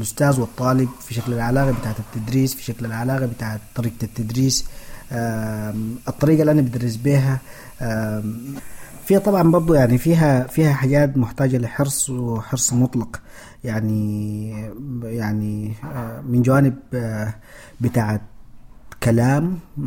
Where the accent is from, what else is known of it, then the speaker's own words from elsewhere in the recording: Darfur, Sudan; moved away as an adult; now in United States; أنا جيت من السودان، ومن السودان جيت من دارفور لهنا لأمريكا. صحيح درست أنا لغة إنجليزية في السودان وعملت الماجستير هنا